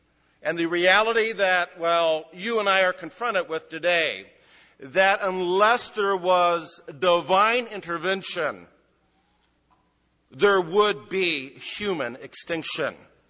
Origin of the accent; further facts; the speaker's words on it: California, United States; And all of you realize that as a Californian, when I married a Buckeye, I married up.